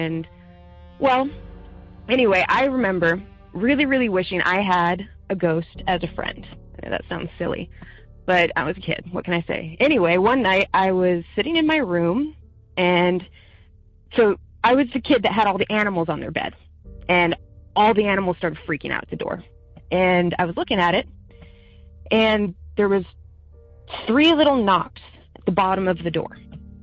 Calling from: Maryland, United States; Hello. I just started listening to your show. I'm from Maryland.

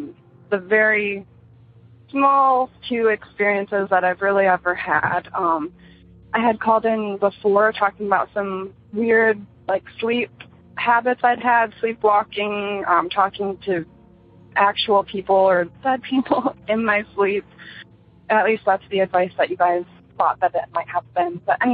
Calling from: Michigan, United States; I'm calling from Michigan.

